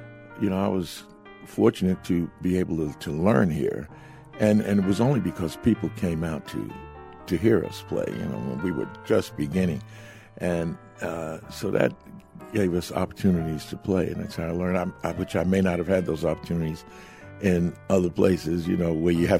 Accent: New York City, New York, United States; moved away as an adult; now in West Virginia, United States; Yes, I grew up in Jamaica, Queens

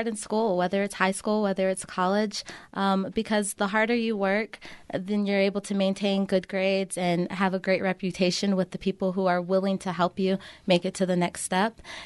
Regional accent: East Coast, United States; now in New Mexico, United States; I grew up on the East Coast, and I thought that was where I was going to stay my entire life. Obviously, I didn't, because I'm here in New Mexico.

